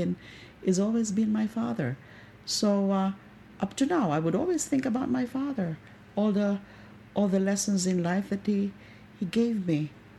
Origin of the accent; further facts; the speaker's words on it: Bicol Region, Philippines; Of course, because I'm from Bicol.